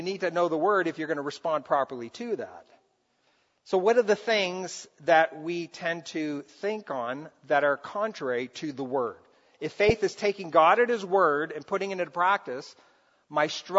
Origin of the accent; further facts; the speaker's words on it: Brazil; And I grew up in Brazil where it happened. We saw stuff.